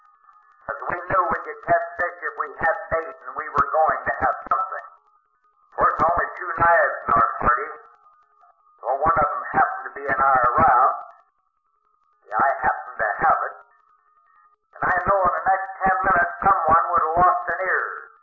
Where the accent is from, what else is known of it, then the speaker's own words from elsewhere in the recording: California, United States; Of course, I'm from California.